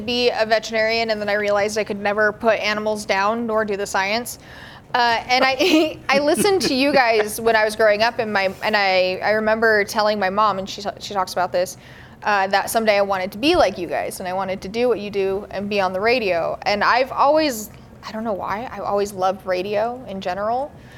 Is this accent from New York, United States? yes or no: no; Grand Junction, Colorado, United States; I'm from Grand. Yeah. So Grand Junction is home to me.